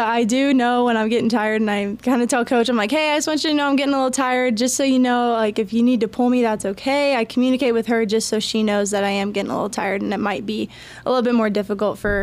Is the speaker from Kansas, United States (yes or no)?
yes; Kansas, United States; But here I just wanted everyone to know that I am from Kansas.